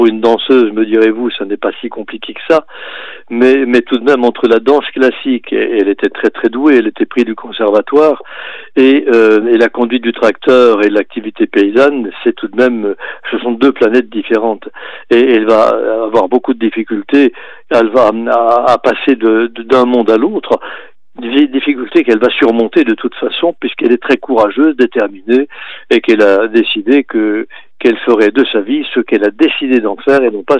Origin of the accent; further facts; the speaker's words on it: Grand Est, France; Je suis toujours dans les Vosges, non seulement toujours dans les Vosges, mais je suis resté dans mon village natal. Ça fait 79 ans que je suis là où je suis né.